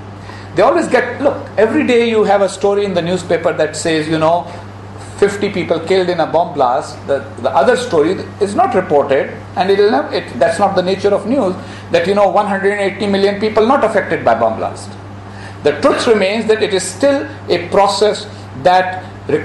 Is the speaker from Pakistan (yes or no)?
yes; Pakistan; And as a Pakistani, I am concerned about Pakistan's future.